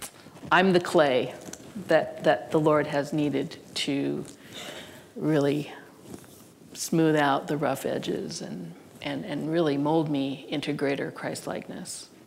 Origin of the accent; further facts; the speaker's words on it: Redmond, Washington, United States; I'm from Redmond, Washington